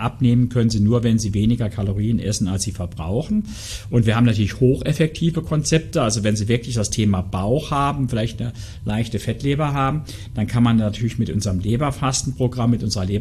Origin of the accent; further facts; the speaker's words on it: Saarland, Germany; wir kommen ja aus dem Saarland